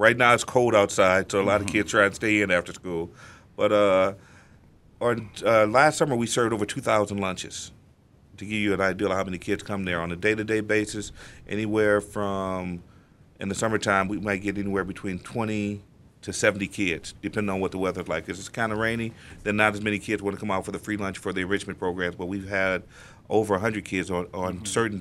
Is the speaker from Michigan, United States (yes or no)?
yes; Detroit, Michigan, United States; now in Lansing, United States; I'm originally from Detroit. My wife's from Kalamazoo. And this was a place that we conscientiously chose to live at.